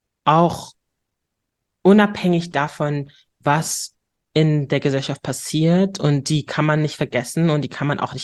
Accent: Hamburg, Germany; Ich bin Hamburgerin durch und durch

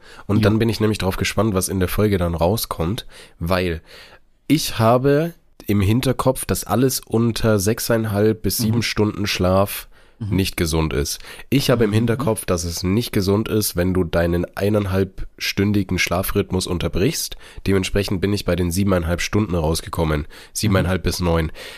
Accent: Bavaria, Germany; ich sag dir, ich bin so in Bayern aufgewachsen

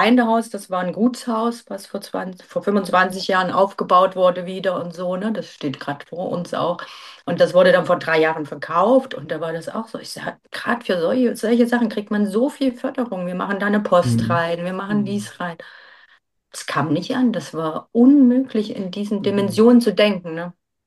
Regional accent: Saxony-Anhalt, Germany; Ich komme tatsächlich aus Sachsen-Anhalt und wir sind alles Quittjes

